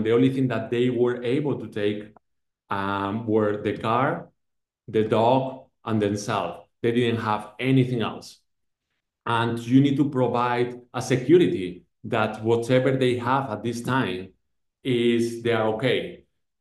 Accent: Spain; English is a second language; now in Los Angeles, United States; I am not from Los Angeles. I am from Spain, from Europe, and everyone has been so welcome to me in this city

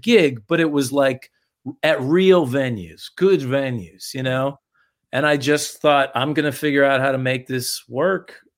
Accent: Connecticut, United States; You know, growing up in Fairfield County, everybody loves to tell you, what are you really going to do?

